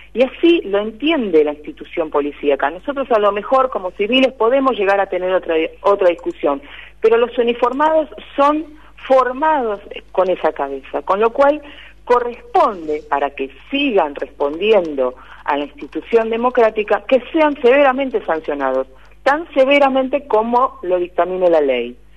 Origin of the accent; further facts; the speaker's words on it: Pinamar, Buenos Aires Province, Argentina; now in Buenos Aires, Argentina; Yo soy de Pinamar, estaba trabajando en medios de Pinamar, y acá en Buenos Aires estaba trabajando en AGPEVA.